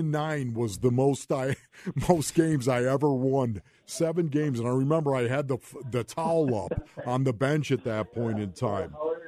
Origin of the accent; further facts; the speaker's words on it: Buffalo, New York, United States; I grew up in Buffalo, New York as well.